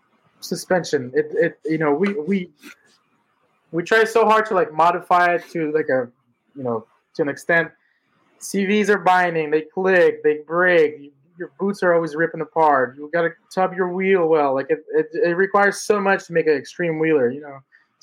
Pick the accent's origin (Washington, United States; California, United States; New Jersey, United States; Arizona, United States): California, United States; I grew up in the Bay Area.